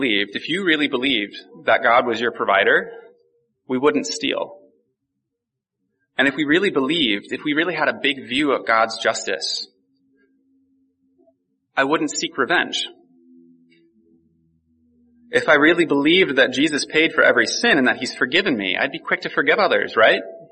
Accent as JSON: {"language": "English", "town": "Morgantown", "country": "United States", "tie": "born or raised there", "said": "You see, I grew up in this region. I grew up over in Morgantown."}